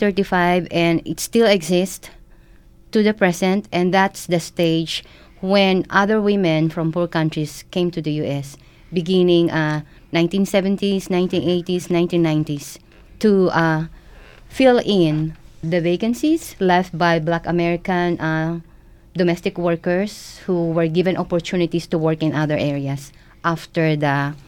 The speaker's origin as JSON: {"language": "English", "country": "Philippines", "lives_now": "United States", "said": "That's how I came from the Philippines, right?"}